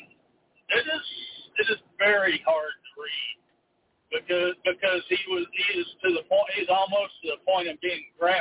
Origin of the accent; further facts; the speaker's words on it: Arkansas, United States; Good morning, Pastor. … I'm from Arkansas.